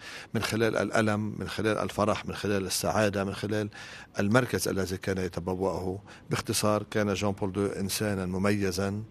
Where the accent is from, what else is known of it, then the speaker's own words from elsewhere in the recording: Lebanon; علينا كلبنانيين أولا أن نتمعن بأهمية هذه الكلمة